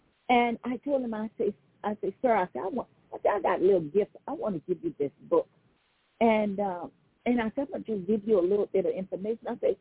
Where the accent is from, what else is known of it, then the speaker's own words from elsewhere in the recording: Homer, United States; I said, oh, praise God, I'm from Homer.